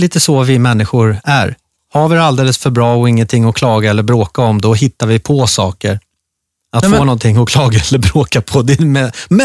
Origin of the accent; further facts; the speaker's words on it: Gustavsberg, Stockholm County, Sweden; Inte där jag växte upp i skärgården. Jag gick i skola inne i ett litet brukssamhälle som heter Gustavsberg.